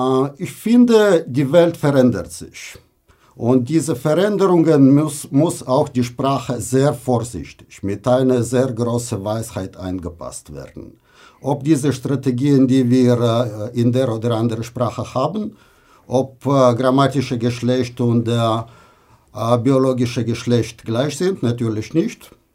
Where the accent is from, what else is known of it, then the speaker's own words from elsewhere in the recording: Russia; German is a second language; now in Germany; In Russland, wo ich herkomme